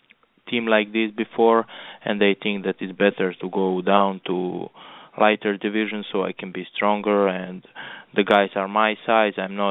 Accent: Montenegro; English is a second language; now in Las Vegas, United States; I'm coming from Europe, from Montenegro, ex-Yugoslavian Republic, and now I'm based here in Las Vegas.

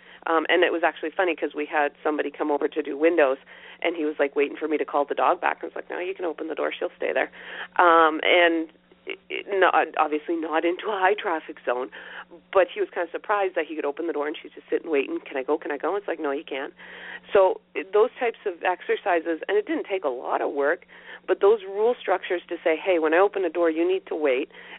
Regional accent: the South, United States; accent: southern; I used to live in Arkansas, so you know that hold on, let's see if I can still do it. When I go down south, my southern accent comes back very, very, very quickly

